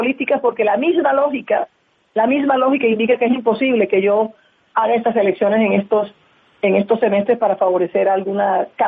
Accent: Barranquilla, Atlántico, Colombia; muy cercana a la Casa Char porque soy de Barranquilla. Y yo trabajo en Bogotá

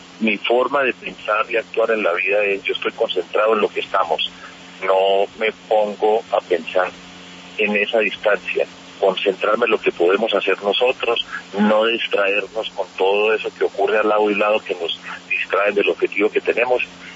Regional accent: Medellín, Antioquia, Colombia; cuando regresé a mi tierra, Medellín, hace 18 años

